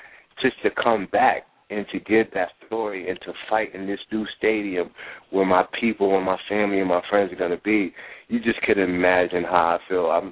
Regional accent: Brooklyn, New York, United States; I am from Brooklyn. Like, the pride and the culture and the heritage that we have, all of us Brooklynites, man, it is so amazing.

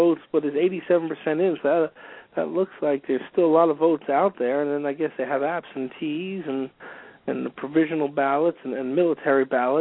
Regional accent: New Jersey, United States; now in Utah, United States; I'm from Utah, but I originally was out in New Jersey.

